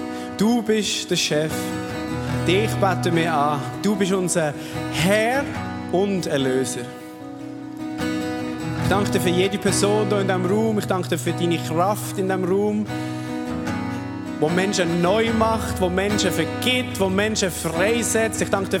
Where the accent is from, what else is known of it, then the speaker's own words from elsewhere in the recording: Switzerland; Und für uns als Schweizer ist das schwierig.